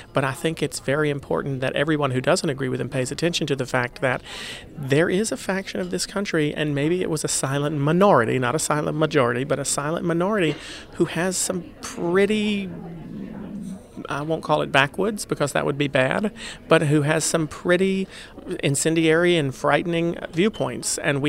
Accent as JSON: {"language": "English", "region": "North Carolina", "country": "United States", "said": "I'm somebody from North Carolina who was very upset at seeing, well, not only the partisanship in Congress, but the fact that my state has been cut apart and gerrymandered so much"}